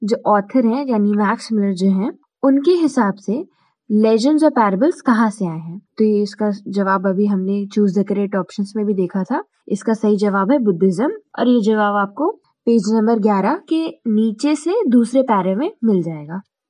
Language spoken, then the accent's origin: Hindi; Jaipur, Rajasthan, India; मैं जयपुर से हूँ and I am doing my BA from वेनेसली Vidyapeeth.